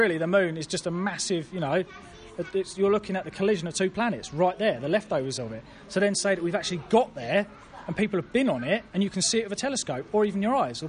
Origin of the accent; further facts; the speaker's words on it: Milton Keynes, South East England, United Kingdom; because I'm from Milton Keynes